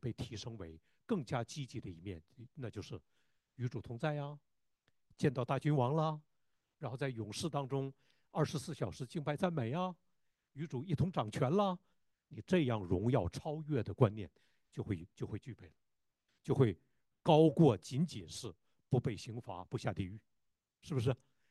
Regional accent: Northeast China, China; 我就觉得作为一个东北人，有的时候过年过节听一下赵本山，看一下赵本山的小品，那就是我作为一个东北人，一个世上的人，喜乐的最高点了

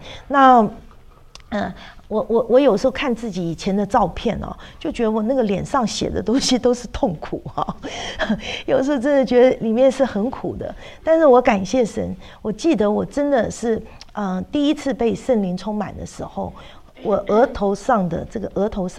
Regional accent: China; 我们中国人

